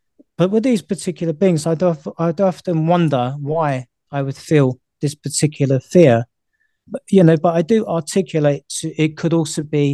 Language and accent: English; London, United Kingdom; I grew up in the East End of London, which was basically just a stone throw away from what would be the Tower of London